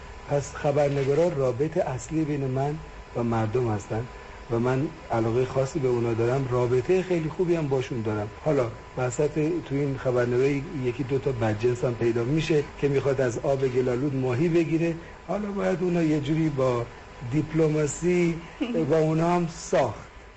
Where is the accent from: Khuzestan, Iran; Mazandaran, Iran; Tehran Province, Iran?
Tehran Province, Iran; Tehran; درسته که من تو تهران به دنیا آمدم و بزرگ شدم، ولی به خاطر کار پدرم در بیشتر شهرها و حتی دهات ایران زندگی کردم